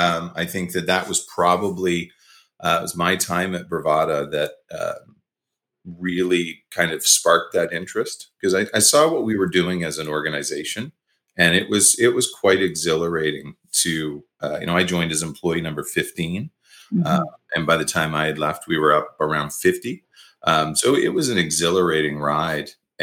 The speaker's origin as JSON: {"language": "English", "town": "Woodstock", "region": "New Brunswick", "country": "Canada", "tie": "born or raised there", "said": "I'm originally from New Brunswick. I grew up in a small town in New Brunswick called Woodstock"}